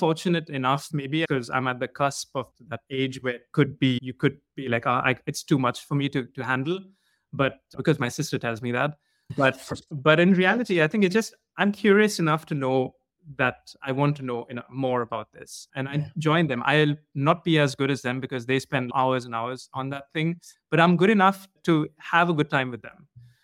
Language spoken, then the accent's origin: English; India; so I'm from India, and growing up over there